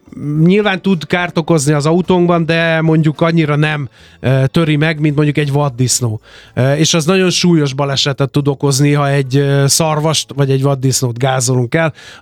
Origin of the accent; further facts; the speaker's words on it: Hungary; Magyarok vagyunk.